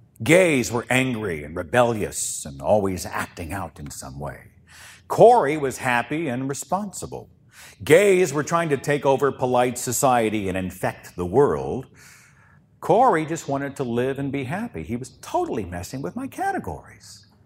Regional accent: Oklahoma, United States; I'm from Oklahoma.

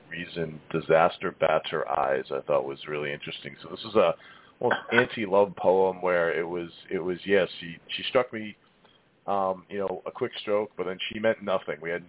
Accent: Massachusetts, United States; Yeah, I'm coming from Massachusetts, the birthplace of Dunkin' Donuts, I'm definitely an outcast for not drinking coffee. In my town, I'm not kidding, there's literally at least 15 Dunkin' Donuts plus other places

